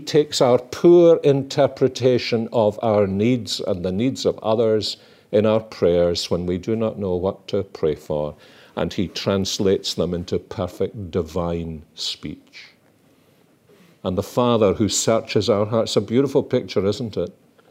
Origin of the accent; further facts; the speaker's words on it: Glasgow, Scotland, United Kingdom; I was brought up in Glasgow, but … is from Caithness in the north of Scotland, and that's where my family comes from.